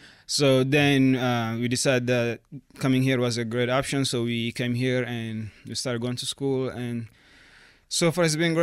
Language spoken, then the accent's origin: English; Chad; now in United States; So I am from Chad. I was raised by my grandma, so I've lived with her.